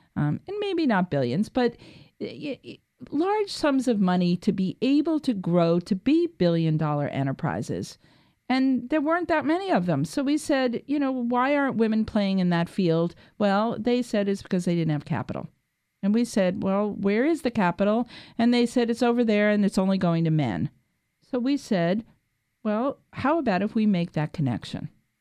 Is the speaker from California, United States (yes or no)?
no; New York City, New York, United States; Well, I'm clearly a New Yorker, you know, born, bred.